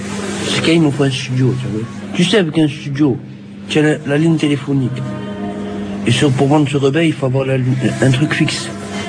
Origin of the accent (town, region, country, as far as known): Marseille, Provence-Alpes-Côte d'Azur, France